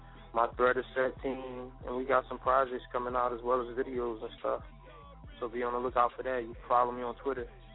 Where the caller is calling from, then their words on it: Philadelphia, Pennsylvania, United States; I'm calling from Philly.